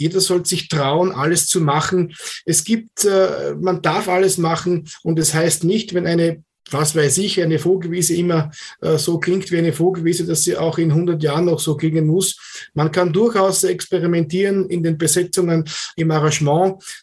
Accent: Austria; Ich würde mich freuen und ich glaube, die Leute bei uns in Österreich, die würden sich auch freuen, von dir was zu hören

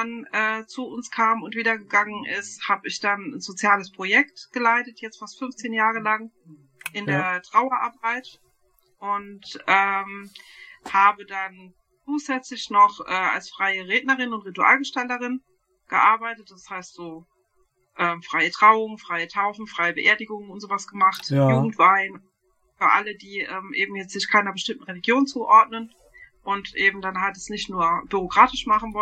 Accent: Hesse, Germany; Ja, genau, aus Südhessen. Ja, also wir wohnen in Bürstadt und das ist eigentlich genau in so einem Dreiländereck zwischen Baden-Württemberg, Rheinland-Pfalz und Hessen.

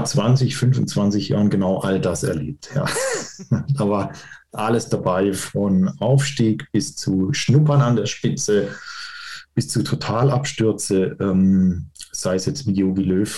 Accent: Karlsruhe, Baden-Württemberg, Germany; Ich bin Karlsruher und mein Papa hat mich mit ins Stadion genommen.

